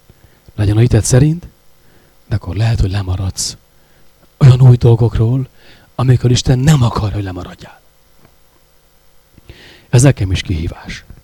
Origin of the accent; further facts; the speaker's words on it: Nagyharsány, Baranya, Hungary; én vidéken nőttem fel, Nagyharsányban.